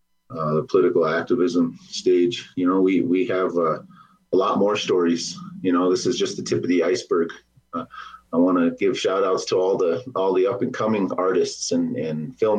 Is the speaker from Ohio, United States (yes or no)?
no; South Dakota, United States; me, as a little boy from growing up on the Lower Brule Reservation to where I am now, you know, I'm back on the reservation now. I'm a student at Sinte Gleshka University, and that's where I'm coming at you live from right now, is Mission, South Dakota